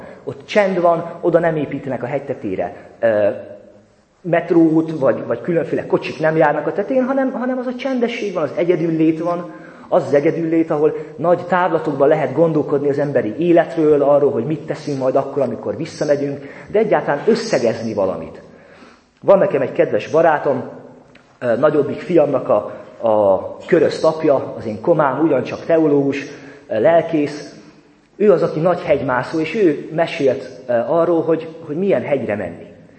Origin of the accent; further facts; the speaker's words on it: Szeged, Csongrád-Csanád, Hungary; born there; Én alföldi gyermek vagyok, Szegeden születtem, folyamatosan hordozom lelkemnek azt a meghatározottságát, a jellegzetességét, ami az alföldi embereknek a sajátja, a kicsit talán búskomosságra való hajlamot